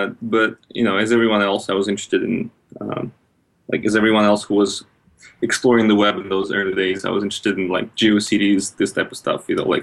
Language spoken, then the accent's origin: English; Russia; now in Los Angeles, United States; I was a teenager in Russia, you know, one of the first people to conquer the internet in my hometown. I think I made my first website in 97, or maybe 96 even. Yeah. So then I moved to the United States, and now I am in Los Angeles, California.